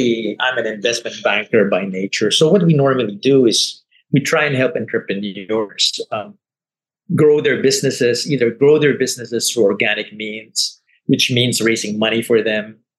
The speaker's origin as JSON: {"language": "English", "town": "Manila", "region": "Metro Manila", "country": "Philippines", "said": "I'm from Manila, which was a very dark time when I finished school."}